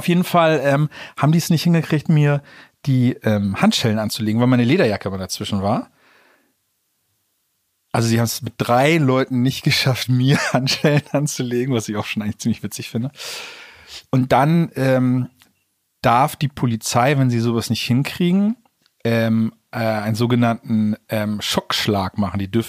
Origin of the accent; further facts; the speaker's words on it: Bad Zwischenahn, Lower Saxony, Germany; Und ich komme auch aus Bad Zwischenahn, nämlich aus Elmendorf.